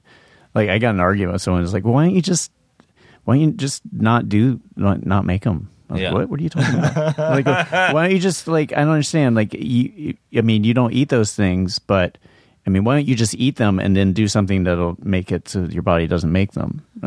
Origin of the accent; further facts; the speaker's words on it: North Carolina, United States; and also I'm from the South and from North Carolina